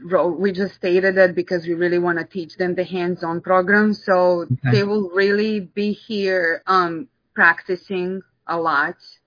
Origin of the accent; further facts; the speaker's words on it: Serbia; English is a second language; I am. I'm from Serbia.